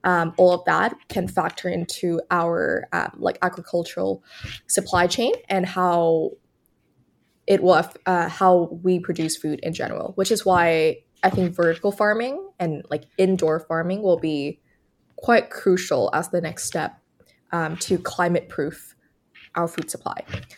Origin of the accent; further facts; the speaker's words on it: Vietnam; now in Canada; when I first came to Canada, so I was born and raised in Vietnam. I came here for school